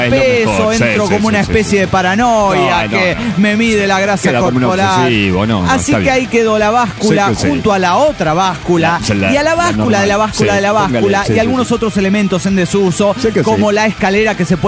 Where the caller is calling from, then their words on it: New York, United States; de New York.